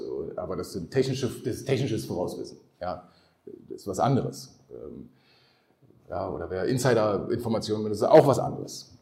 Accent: Germany; Saß als Piefke natürlich vor der Tagesschau.

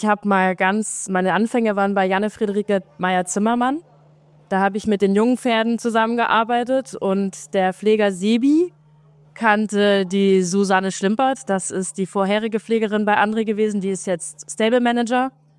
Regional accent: Naumburg, Saxony-Anhalt, Germany; Ursprünglich komme ich aus Naumburg an der Saale, das ist südlich von Halle, also zwischen Halle und Leipzig.

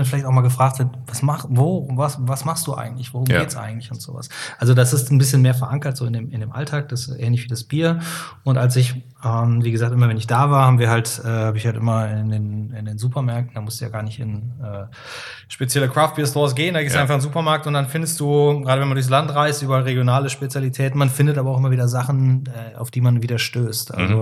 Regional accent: Cologne, North Rhine-Westphalia, Germany; Als Kölner war das so.

